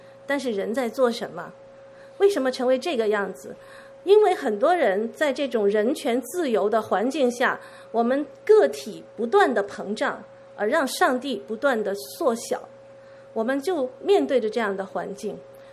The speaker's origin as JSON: {"language": "Chinese", "country": "Hong Kong", "moved": "yes", "lives_now": "Vancouver, Canada", "said": "我刚来温哥华的时候呢，就被告知，哎，你去202那个地方买东西很便宜。我从香港移民过来的啊"}